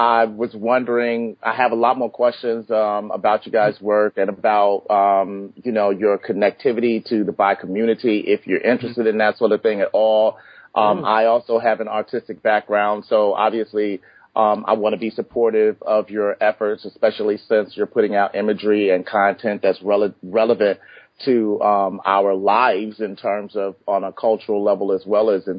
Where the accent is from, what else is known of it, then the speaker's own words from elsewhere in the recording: New York, United States; I'm a New Yorker. Recently relocated to central Jersey around Princeton.